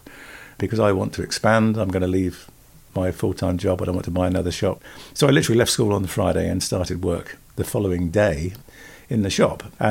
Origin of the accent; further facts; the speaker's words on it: Oxford, South East England, United Kingdom; born there; I was born in Oxford. I was the fifth of six children. Had a very, very religious upbringing.